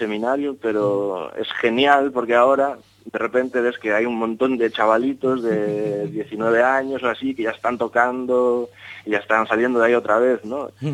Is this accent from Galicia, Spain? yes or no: yes; Cangas, Galicia, Spain; hay una big band aquí que se creó en Cangas, en mi pueblo, vete ahí a probar y tal.